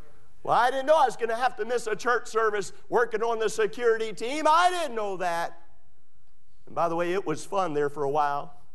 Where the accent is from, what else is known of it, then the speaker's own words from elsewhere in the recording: United States; I'm saying that I thank God that I'm an American.